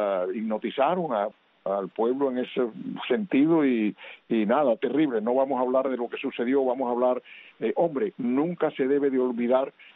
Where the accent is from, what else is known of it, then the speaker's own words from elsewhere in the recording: Cuba; moved away; porque para eso somos cubanos también. ¿O es que porque hemos envejecido en el exilio tú crees que hemos dejado de ser cubanos?